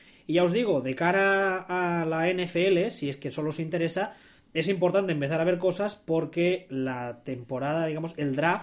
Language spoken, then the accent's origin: Spanish; Texas, United States; Mira que yo soy de Texas